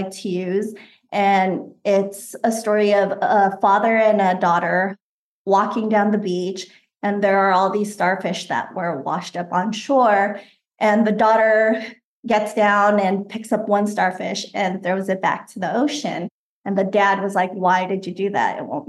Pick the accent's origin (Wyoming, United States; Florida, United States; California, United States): California, United States; Stockton; I grew up in Stockton, California. So it's about an hour and a half away from Sacramento and San Francisco. And I went to an inner city high school, so I didn't get any exposure to finance.